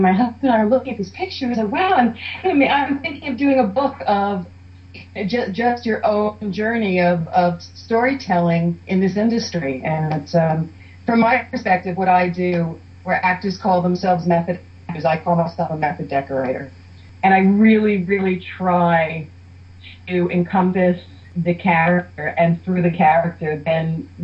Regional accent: New York, United States; I grew up in New York and studied art, painting, printmaking, and then went on to stage design, theater arts.

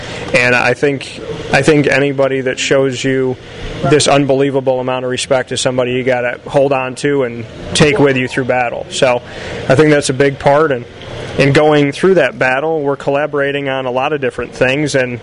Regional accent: Syracuse, New York, United States; I'm born and raised in Syracuse. I love the people here. I love the community here.

